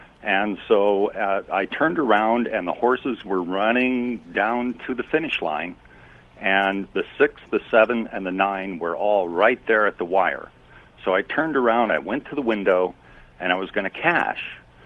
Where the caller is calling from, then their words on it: Cool, California, United States; from Cool, California.